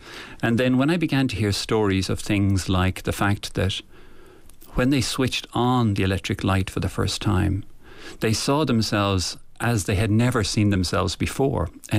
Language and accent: English; Dublin, Leinster, Ireland; Now, I grew up in Dublin, and my father was the secretary of the ESB. So I grew up with electricity all the time and awareness and talk of electricity.